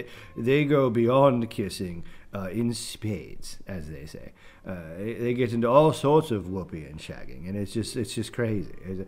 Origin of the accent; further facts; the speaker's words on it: United Kingdom; As you can see, I am British and amazing, and therefore I just know Chinese.